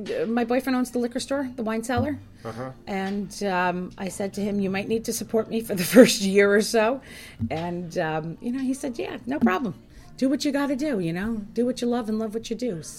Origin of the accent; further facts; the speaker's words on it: Catskill, New York, United States; Born and raised in Catskill.